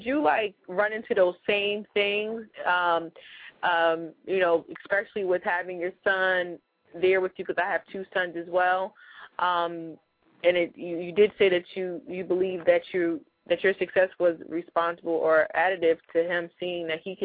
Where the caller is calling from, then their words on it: Plainfield, New Jersey, United States; I'm from the Plainfield, New Jersey area.